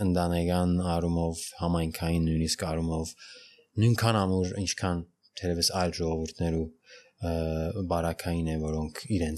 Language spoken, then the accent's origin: Armenian; Beirut, Beirut Governorate, Lebanon; Բեյրութը դուն է ի վերջո, այսինքն ես ադիչեմ ժխտեր։ Իմ դունս է, այսինքն իմ մանկությունս է, իմ բադանեկությունս է, իմ դագավին ծնողներս այնտեղ են, մեր բնակարանը այնտեղ է։